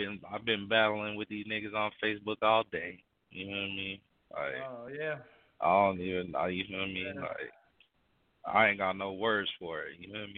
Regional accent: Utah, United States; I got a lot of white friends because, like I say, I grew up in Utah, man.

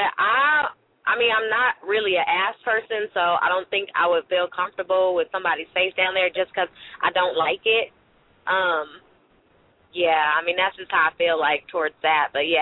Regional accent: California, United States; Like, see, I'm from California. We don't do them old wife tales.

